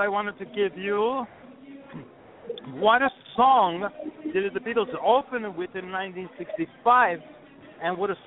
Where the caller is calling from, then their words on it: Calabria, Italy; English is a second language; I'm calling from Calabria.